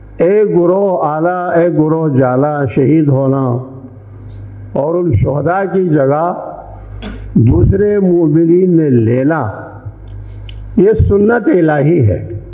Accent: Pakistan; ہمارا تعلق بہرحال یہ جغرافیائی اعتبار سے ہمارا تعلق اس ملک سے ہے، پاکستان سے ہے

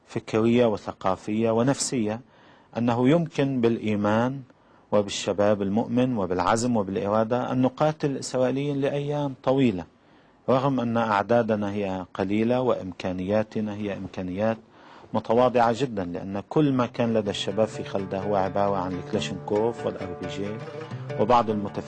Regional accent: Lebanon; كلبنانيين

